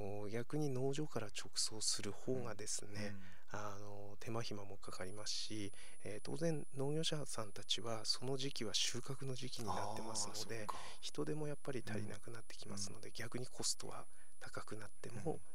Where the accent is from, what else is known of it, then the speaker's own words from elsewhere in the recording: Hirosaki, Aomori, Japan; この地元弘前岩木山の